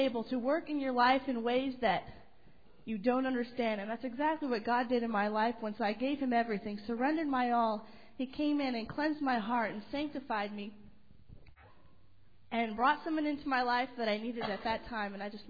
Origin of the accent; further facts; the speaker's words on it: Mason, Michigan, United States; I'm from Mason, Michigan, and I'm a senior this year.